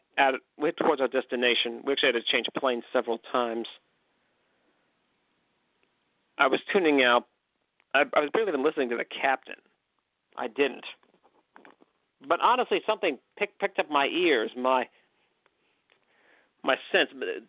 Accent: United States; Because you know something? Guess what? I was from America. What would they say and think when they found out we were Americans?

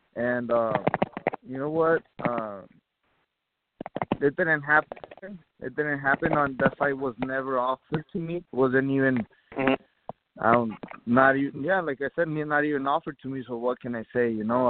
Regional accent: Tucson, Arizona, United States; Yes, and Tucson, Arizona, my hometown.

